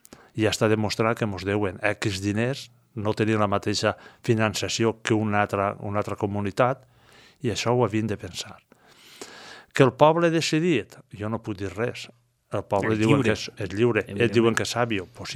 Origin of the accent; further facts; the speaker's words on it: Gaianes, Valencian Community, Spain; born there; El meu poble, jo, soc nascut allí, em van dir foraster, m'han dit de tot. Més amor, jo tinc molt amor al meu poble. I tots els dies estic en Gaianes.